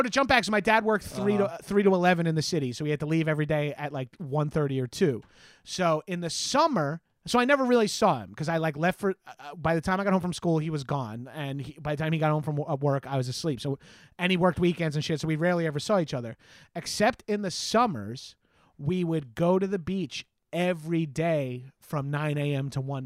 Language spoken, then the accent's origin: English; Freeport, New York, United States; South Shore for life, dog. I grew up in Freeport. My parents both graduated. Well, my mom, my parents both went to Freeport High School.